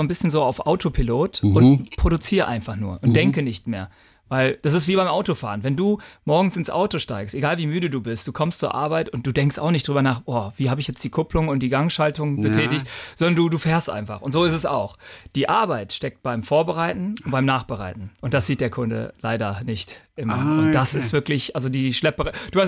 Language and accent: German; England, United Kingdom; German is a second language; Ich würde sagen, als Engländer, das ist was zu Tea Time.